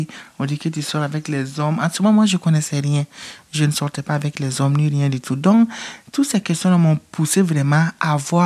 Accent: Bobo-Dioulasso, Hauts-Bassins, Burkina Faso; Je suis burkinabé, précisément à Bobo-Dioulasso.

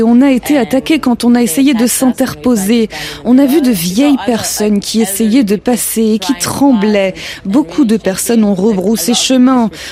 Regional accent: Jerusalem, Jerusalem District, Israel; En tant que juif, c'est difficile d'assister à ce qui ressemble à un pogrom. J'ai grandi à Jérusalem dans une famille religieuse.

